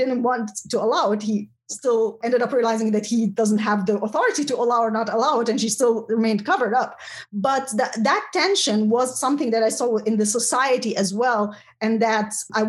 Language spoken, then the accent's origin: English; Egypt; that's also something that I had witnessed growing up in Egypt